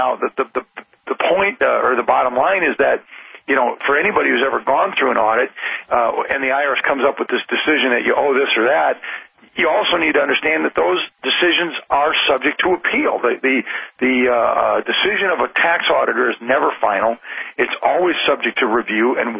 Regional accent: United States; And it's a perfectly natural expression, because we are American citizens.

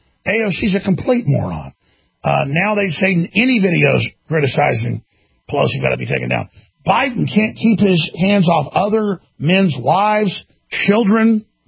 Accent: Dallas, Texas, United States; She later became a lawyer when I was growing up in Dallas.

